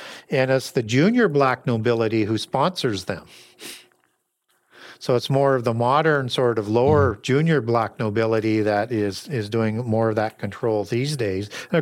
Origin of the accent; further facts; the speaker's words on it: Canada; I'm a Canadian.